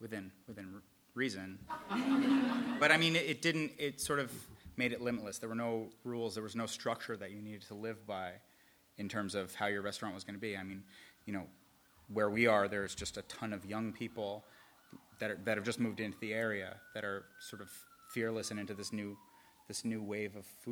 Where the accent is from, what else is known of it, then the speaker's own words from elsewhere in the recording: New York, United States; now in Hermosa Beach, United States; because I'm from New York. And I worked in New York, and I spent so much time in New York.